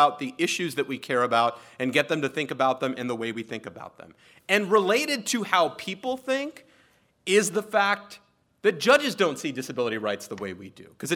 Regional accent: California, United States; My home state of California has a statute that requires reunification services for parents and children

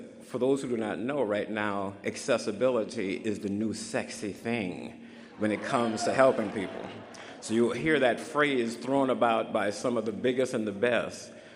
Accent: Southern United States, United States; For those who know me as a Southerner, I love to stay up late and talk.

